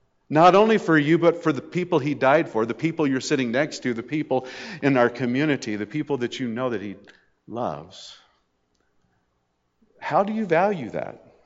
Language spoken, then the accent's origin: English; Grand Junction, Colorado, United States; I mean, even though I was raised in Grand Junction and we'd have, you know, 6 inches or 7 inches of rain a year, the Colorado River was going through and it was never dry.